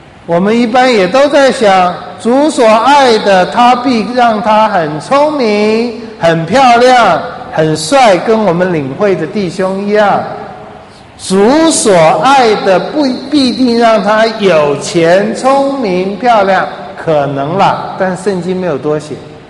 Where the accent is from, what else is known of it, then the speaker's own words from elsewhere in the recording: China; 这个比喻我们中国人应该最喜欢，因为中国人很会，也很喜欢赚钱，也很爱钱。